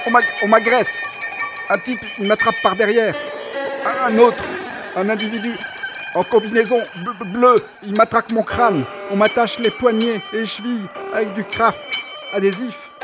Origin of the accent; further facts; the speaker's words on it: Auxerre, Bourgogne-Franche-Comté, France; born there; Vous vous souvenez que je suis né à Auxerre ?